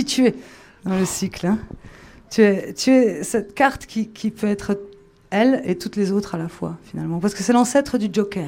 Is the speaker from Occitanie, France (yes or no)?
no; Charleville, Grand Est, France; parce que je viens de Charleville